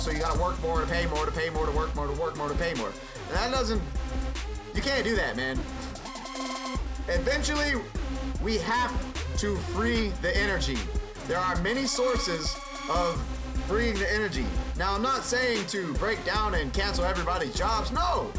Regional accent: Louisiana, United States; He went to my home state of Louisiana, where I was born, where I'm very proud to say I'm from, because of the culture, because of the people.

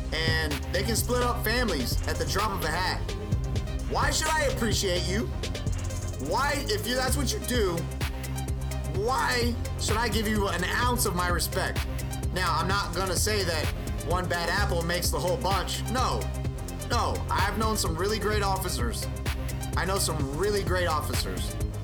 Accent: Jennings, Louisiana, United States; born there; I wasn't born in Nollins. I was born in Jennings, Louisiana, you guys. That's a very small town with a whole lot of corruption.

